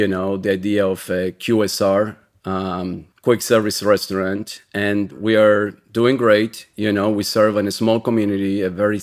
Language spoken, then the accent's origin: English; Argentina; now in United States; I'm originally from Argentina. I've been living in Keme Courthouse, South Jersey, in a small seashore community, right by the beach.